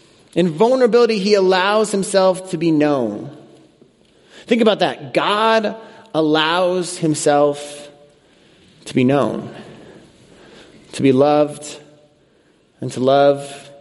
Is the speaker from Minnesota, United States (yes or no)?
no; Colorado, United States; Many of you know I grew up in Colorado. That's why I'm a Broncos fan, as many of you know.